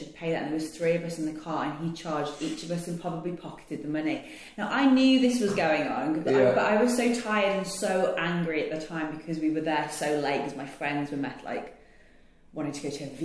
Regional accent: United Kingdom; you can probably tell by my accent, I'm from the UK.

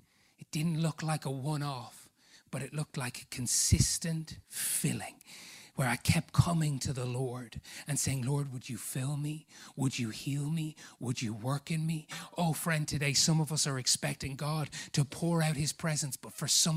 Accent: Ireland; as Irish people, we don't get to lift many trophies in our lives.

